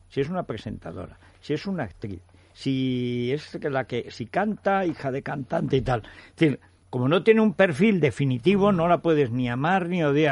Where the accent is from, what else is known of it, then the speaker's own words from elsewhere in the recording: Teruel, Aragon, Spain; para un español común como yo, que soy de Teruel